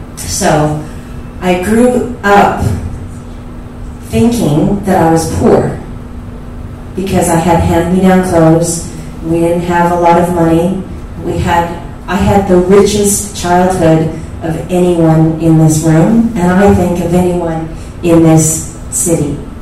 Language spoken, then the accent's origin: English; Canada; now in Hong Kong; Well, I was born in Canada.